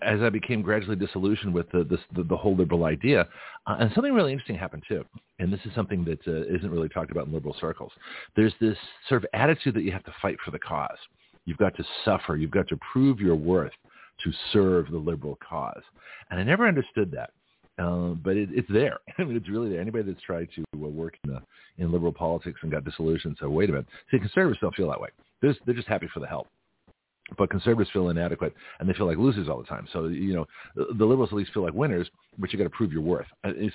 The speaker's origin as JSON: {"language": "English", "country": "Canada", "said": "it was funny when I was in Australia, I used to tell people, that I was from Canada and we would have, 20 below zero."}